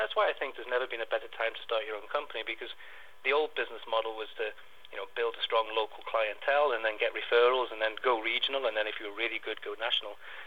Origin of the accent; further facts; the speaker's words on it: Wales, United Kingdom; So I grew up really poor in North Wales, and you know, my family never had a vacation.